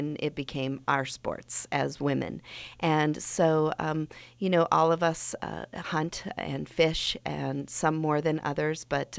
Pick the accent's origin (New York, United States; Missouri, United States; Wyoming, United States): Wyoming, United States; Gillette; I grew up in Gillette, and I grew up knowing about the one-shot antelope hunt